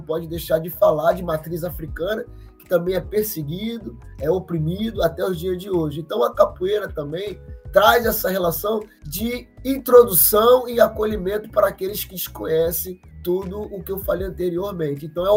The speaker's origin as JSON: {"language": "Portuguese", "town": "Duque de Caxias", "region": "Rio de Janeiro", "country": "Brazil", "said": "Eu sou de Duque de Caxias, da Baixada Fluminense, né? Um homem periférico, homem preto"}